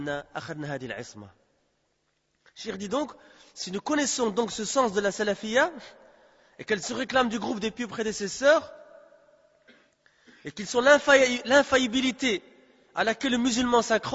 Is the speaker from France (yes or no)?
no; Belgium; parce que j'ai grandi en Belgique, je suis né en Belgique, j'ai passé plus de 30 ans en Belgique, hein.